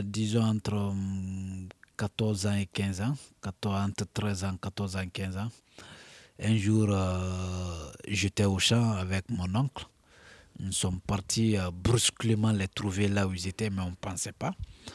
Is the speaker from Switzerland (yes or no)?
no; Yomou, Nzérékoré Region, Guinea; born there; Je suis né à Yomou et ma maman est Guerzé, elle est de Yomou. Précisément Gbagné.